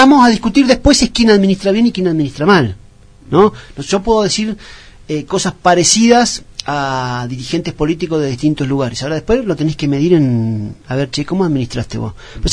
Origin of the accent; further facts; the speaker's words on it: Argentina; nosotros sí, los argentinos sí, somos expertos